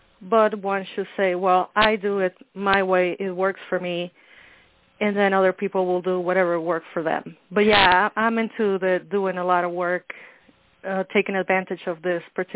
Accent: Mexico City, Mexico; Yeah, I am originally from Mexico City

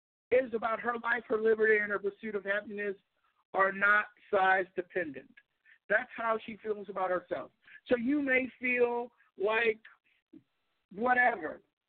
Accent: Louisiana, United States; I'm from Louisiana originally, so it's totally different than Louisiana.

